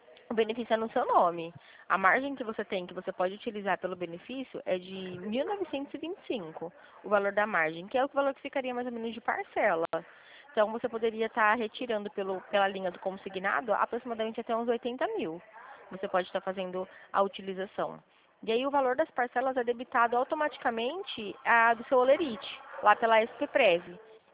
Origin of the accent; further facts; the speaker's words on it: Presidente Prudente, São Paulo, Brazil; Meu DDD é 18, eu sou de Presidente Prudente.